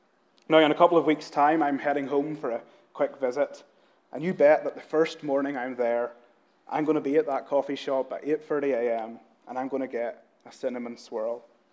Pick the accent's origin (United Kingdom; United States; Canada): United Kingdom; Northern Ireland; moved away as an adult; back in my hometown in Northern Ireland, there's a coffee shop